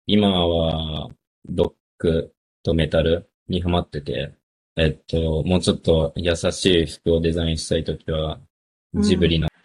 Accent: Australia; now in Japan; オーストラリア育ちのハーフで、こっちに20年ぐらい住んでるんですけど、あまり日本のことが知らなくて、言葉は話せるんですけど、文化とかが全然わからなくて

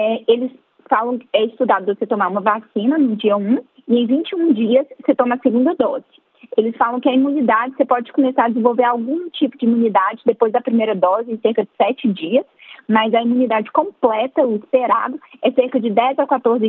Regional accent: Belo Horizonte, Minas Gerais, Brazil; moved away as an adult; also born or lived in Montes Claros; now in United States; Então, eu sou de Minas Gerais, eu sou de uma cidade que chama Montes Claros, mas eu cresci em Belo Horizonte. Eu, na verdade, já estou nos Estados Unidos há 5 anos.

